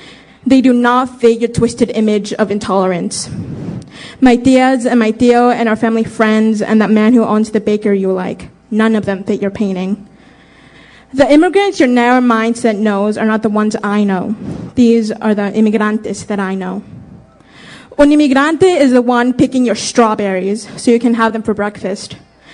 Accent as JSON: {"language": "English", "town": "Portland", "region": "Maine", "country": "United States", "said": "I come from Portland, Maine, and I am a junior at Casco Bay High School, and I'm a first-generation American and proud child of immigrants from El Salvador."}